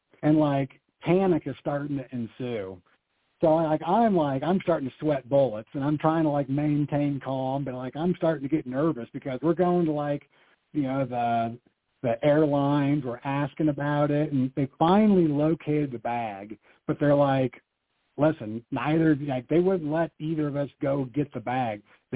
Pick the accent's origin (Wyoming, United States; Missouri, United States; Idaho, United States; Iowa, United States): Iowa, United States; for me, it's growing up in Iowa, I'm collecting these cards. Nobody else around me can relate to what I'm doing.